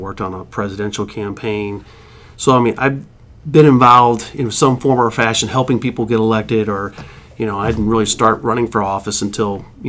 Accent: St. James, Missouri, United States; also born or lived in St. Louis; I was actually born in St. Louis, but was raised about 100 miles west of St. Louis in a small town, St. James, Missouri. That's where I grew up, Phelps County area, close to Rolla. And I grew up actually in the country.

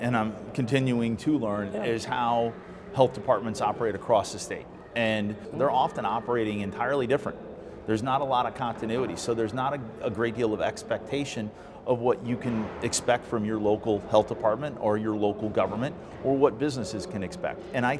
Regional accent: Missouri, United States; You know, I grew up in St. Louis County. I've been in St. Louis County my entire life, basically.

